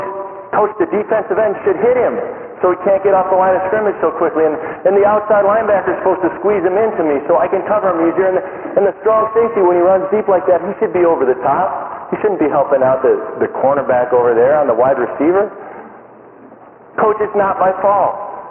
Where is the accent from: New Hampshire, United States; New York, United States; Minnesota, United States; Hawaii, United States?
Minnesota, United States; now in Denver, United States; And I grew up in Minnesota. In Minnesota, the Vikings make the playoffs, and people are like, let's see how they do.